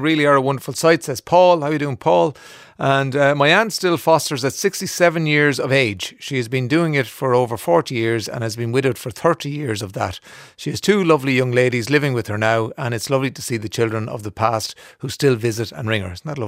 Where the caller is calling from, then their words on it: Limerick, Munster, Ireland; moved away; I am from Limerick and I've been living here for 15 years in Houston in Texas